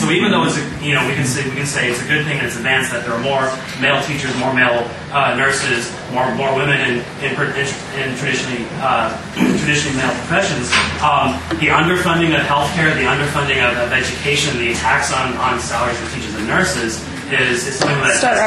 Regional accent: Los Angeles, California, United States; from Los Angeles as well.

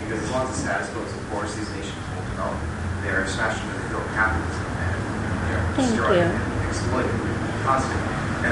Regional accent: Portland, United States; I'm from Portland.

